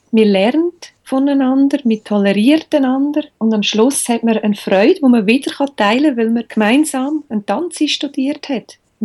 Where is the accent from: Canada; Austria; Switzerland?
Switzerland; dass ich als Schweizerin nach China reise und vor Ort unsere Schweizer Traditionen und Brauchtum vermittle